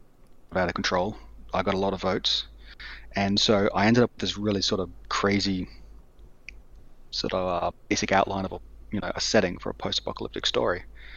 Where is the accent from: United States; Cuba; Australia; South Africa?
Australia; also born or lived in Taiwan; now in Europe; I grew up in Australia, I lived a few years in Taiwan, and now I'm in Europe. So, yeah, moving around a bit lately.